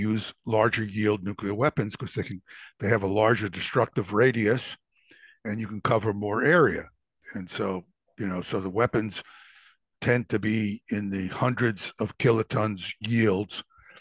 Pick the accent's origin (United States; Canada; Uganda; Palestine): United States; I say this with some shame as an American